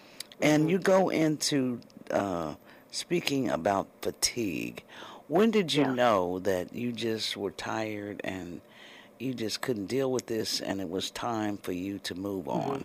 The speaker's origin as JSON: {"language": "English", "region": "Kansas", "country": "United States", "said": "Yeah, well, that certainly had to be eye opening, and I'm from Kansas. You can't get any whiter than that."}